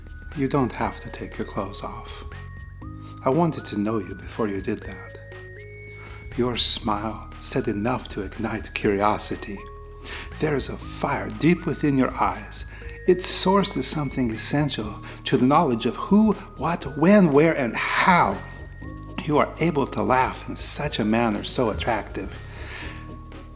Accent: United States; born there; Even though I was born in America, it makes me feel like I can think on a level of someone in Poland or Eastern Europe

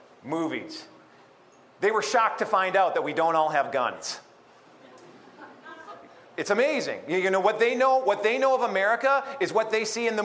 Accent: Mankato, Minnesota, United States; I'm from Mankato, Minnesota. In Mankato, there's a college.

